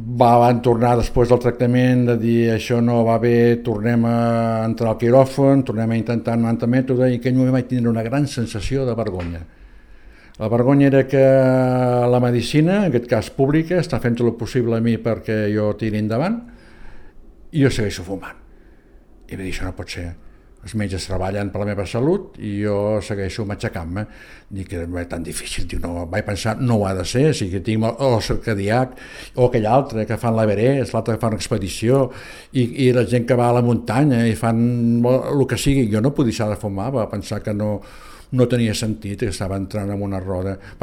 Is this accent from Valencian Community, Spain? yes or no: no; Valls, Catalonia, Spain; born there; en aquest moment ja no treballo, l'edat ja ho porta això, i vallenc de naixement, encara dels que vam néixer físicament a Valls, i no al Piu, sinó anterior, a la clínica del doctor Prats